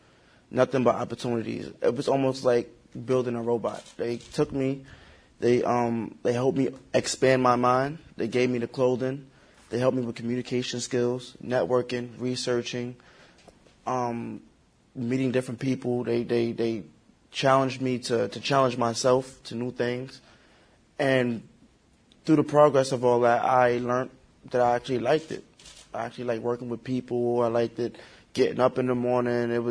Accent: New York City, New York, United States; Well, I was born and raised in the Bronx, and like normal teenager, I ran into trouble and trying to be popular and stuff in school.

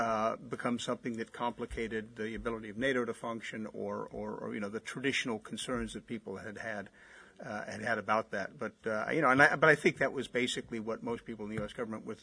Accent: United States; it wasn't my job as an American to say whether Turkey should be a member of the EU

